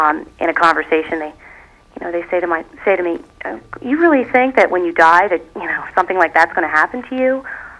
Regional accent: Philadelphia, Pennsylvania, United States; I'm from Philadelphia, Pennsylvania, outside.

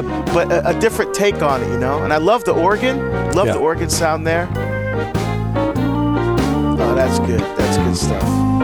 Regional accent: New Jersey, United States; but especially my home state of New Jersey.

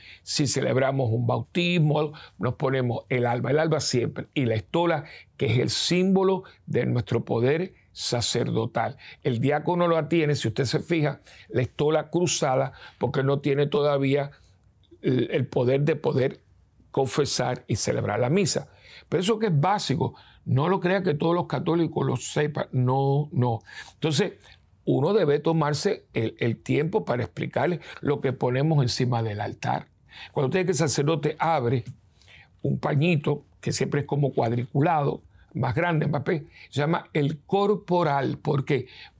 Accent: Cuba; now in United States; Cuando nosotros llegamos de Cuba, al principio, no teníamos nada.

